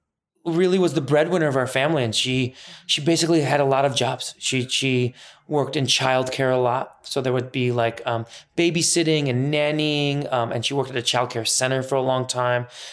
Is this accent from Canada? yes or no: no; Northbrook, Illinois, United States; And I grew up in Northbrook, Glenview borderline.